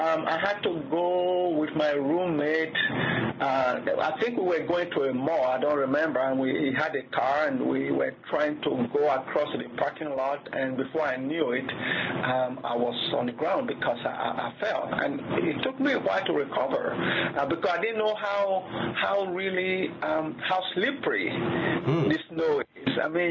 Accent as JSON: {"language": "English", "country": "Nigeria", "tie": "born or raised there", "moved": "as an adult", "lives_now": "United States", "said": "I grew up in Nigeria till I was about 21. Then I came to the U.S. because I went to Bloomington, Indiana"}